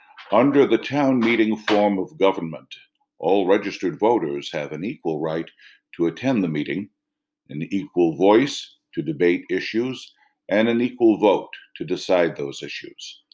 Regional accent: Hubbardston, Massachusetts, United States; In addition to teaching, I am also an elected official in my hometown of Hubbardston, Massachusetts.

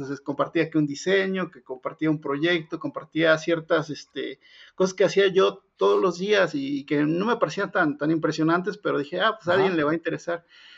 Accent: Guerrero, Mexico; moved away as an adult; now in Puebla, Mexico; Yo soy del estado de Guerrero y me vine a estudiar aquí a la ciudad de Puebla.

